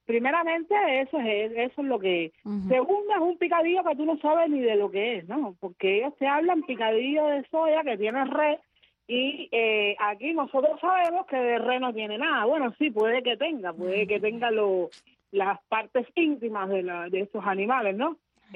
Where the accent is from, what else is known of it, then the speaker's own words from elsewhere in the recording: Cuba; yo soy una cubana más de a pie